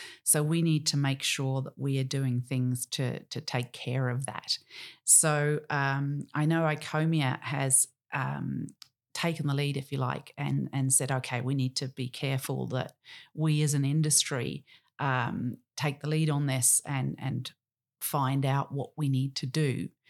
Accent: Australia; So I know as an Australian, that we look to the MIA, the BIA and AMEX

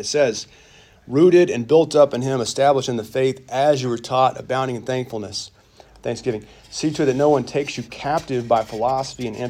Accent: Arkansas, United States; I'm from Arkansas. Thank you for clarifying that.

